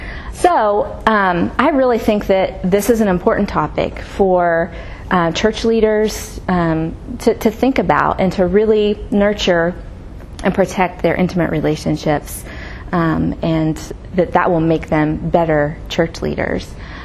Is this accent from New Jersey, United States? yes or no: no; West Virginia, United States; So, I'm from West Virginia originally, so a little bit closer to Atlanta than Abilene. But I'm from West Virginia originally.